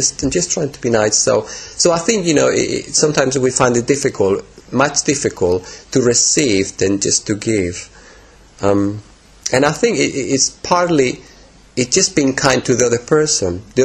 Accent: Madrid, Community of Madrid, Spain; English is a second language; moved away; I remember a friend of mine when we flew to Madrid, to my hometown, and we were leaving the airport, and he said, "Where are the trees?" Because Spain can be quite barren.

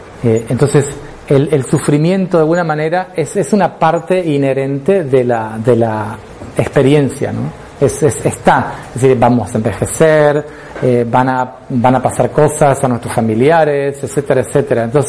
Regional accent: Chaco, Argentina; una llamada de mi hermana, del Chaco, de Argentina. Yo soy del Chaco.

